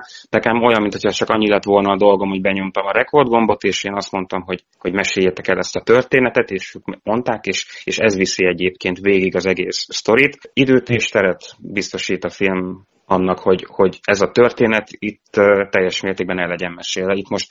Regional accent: Nyékládháza, Borsod-Abaúj-Zemplén, Hungary; És hát én nyéklátházi származású vagyok

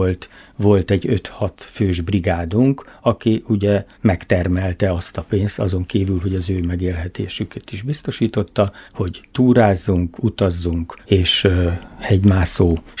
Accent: Miskolc, Borsod-Abaúj-Zemplén, Hungary; Miskolcon születtem, ez nyilvánvaló, de külvárosi gyerekként.

